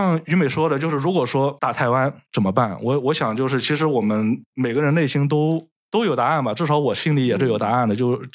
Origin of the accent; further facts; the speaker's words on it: China; 但是其实我作为中国人的话，我是大概能理解的